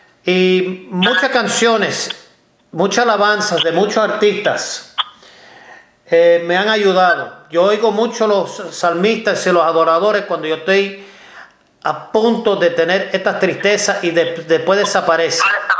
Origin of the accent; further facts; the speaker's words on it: Ohio, United States; born there; Cuando yo nací en Ohio, nosotros los latinos éramos una minoría.